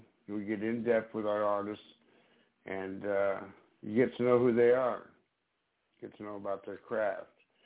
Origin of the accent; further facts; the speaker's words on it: Minneapolis, Minnesota, United States; First off, I'm from Minneapolis, St. Paul area.